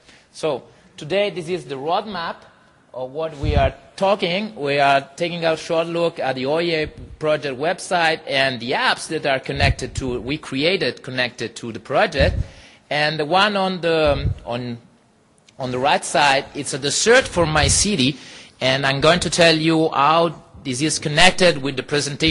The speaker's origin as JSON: {"language": "English", "country": "Italy", "second_language": "English", "said": "I'm from the University of Messina in Italy. And today I'm far from my home, from my country"}